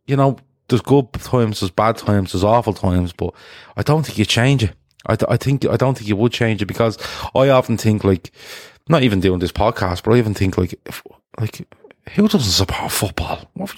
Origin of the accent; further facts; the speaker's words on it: Dublin, Leinster, Ireland; I'm from Dublin in Ireland